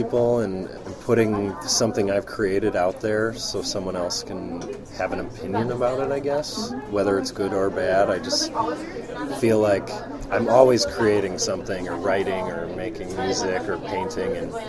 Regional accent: Illinois, United States; now in Stevens Point, United States; I grew up in just north of Chicago, Illinois.

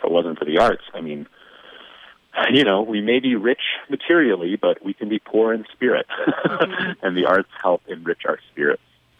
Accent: Bemidji, Minnesota, United States; Growing up in Bemidji, it was my connection to a bigger world

